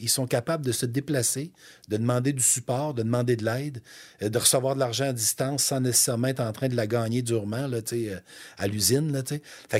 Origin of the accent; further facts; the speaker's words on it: Canada; on vient chercher un criminel, on le ramène chez nous au Canada